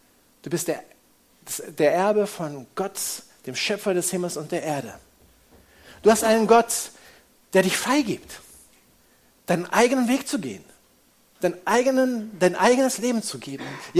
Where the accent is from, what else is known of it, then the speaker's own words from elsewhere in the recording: Indonesia; Ich war 4 Wochen mit meiner Familie in Indonesien, dem Ort, wo ich geboren bin und aufgewachsen bin. 16 Jahre haben wir dort gelebt